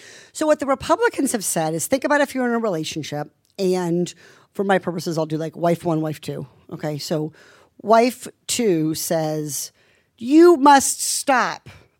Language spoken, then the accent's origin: English; Iowa, United States; I mean, I'm from Iowa. What do you want from me?